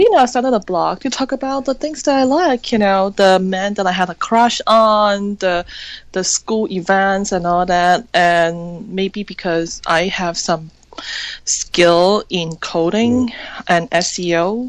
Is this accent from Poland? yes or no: no; Malaysia; moved away as an adult; now in New York, United States; So actually, a couple years ago, I flew to New York from Malaysia because I always thought I couldn't fit in back then.